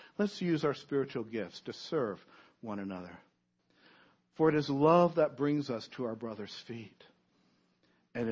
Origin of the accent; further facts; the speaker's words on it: Virginia, United States; I grew up near the Luray Caverns of Virginia.